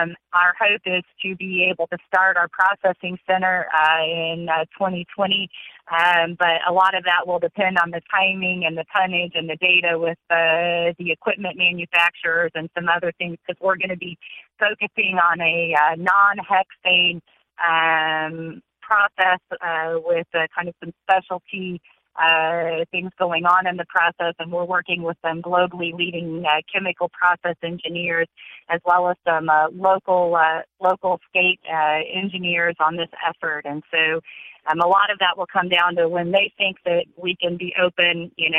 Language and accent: English; Missouri, United States; I grew up in Putnam County, Missouri, so we're in the heart of the drought of the state